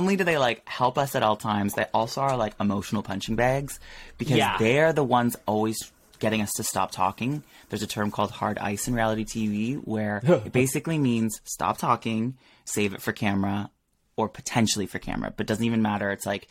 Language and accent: English; Peterborough, United Kingdom; Like growing up in Peterborough, I just was like, I knew I needed to get out